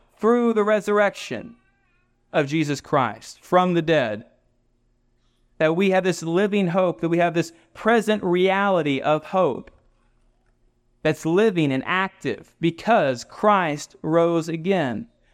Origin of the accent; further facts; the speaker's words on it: Florida, United States; Like I grew up in the Panhandle, and there's like, you know, but Louisiana food's good.